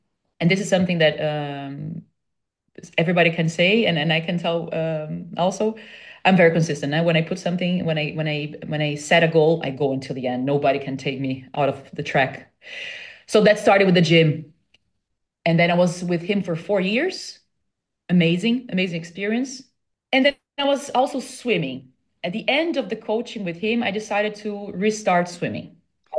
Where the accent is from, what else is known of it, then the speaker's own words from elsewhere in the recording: Brazil; I was away from Brazil, so it was very hard for me also to cope with that because I couldn't be together with her in presence.